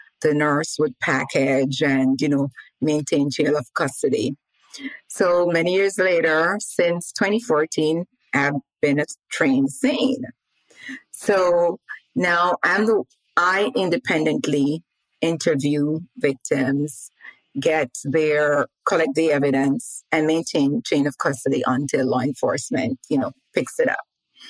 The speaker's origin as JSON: {"language": "English", "country": "Jamaica", "tie": "born or raised there", "said": "I grew up in Jamaica"}